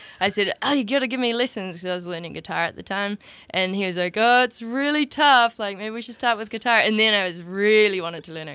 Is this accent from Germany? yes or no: no; New Zealand; I grew up in New Zealand, started playing bluegrass there, and so there aren't many banjos for sale in New Zealand.